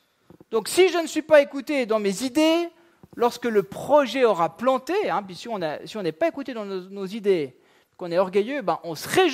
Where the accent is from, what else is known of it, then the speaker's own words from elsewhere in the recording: Switzerland; Mais je suis suisse, purée.